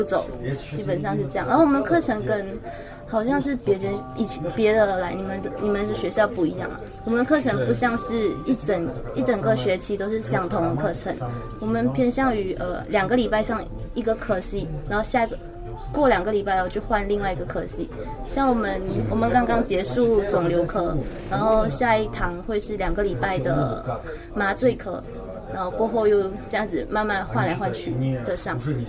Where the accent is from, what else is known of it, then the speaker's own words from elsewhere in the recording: Malaysia; now in Moscow, Russia; 来自马来西亚，现在就读于皮尔戈医药大学，也称第二医药